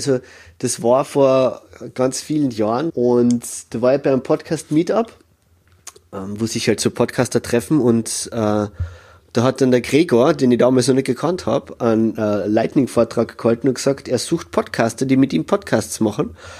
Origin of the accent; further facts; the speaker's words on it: Carinthia, Austria; now in Vienna, Austria; Und ich bin 36 Jahre alt und ich bin Kärntner, der in Wien als Sonderschullehrer arbeitet.